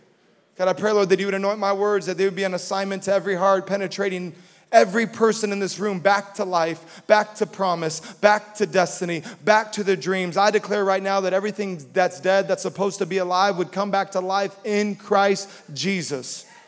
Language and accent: English; Hawaii, United States; Well, I grew up in Hawaii, so we didn't take road trips.